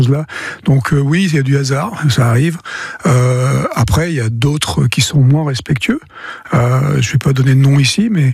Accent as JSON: {"language": "French", "town": "Toulouse", "region": "Occitanie", "country": "France", "tie": "born there", "also_born_or_lived": "Pibrac", "said": "je suis né à Toulouse, clinique des roses, qui n'existe plus, je pense."}